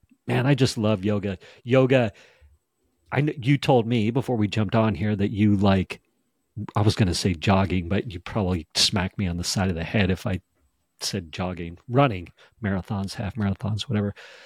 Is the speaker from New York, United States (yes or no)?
no; Jackson Hole, Wyoming, United States; And I tell you this because I grew up in Jackson Hole, Wyoming. And my father, he was a mountain man, hippie, lawyer, but just loved the mountains.